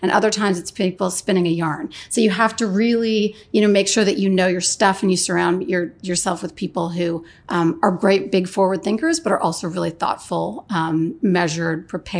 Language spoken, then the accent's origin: English; Canada; now in United States; I live in the U.S. now. I'm Canadian, but I live in the U.S.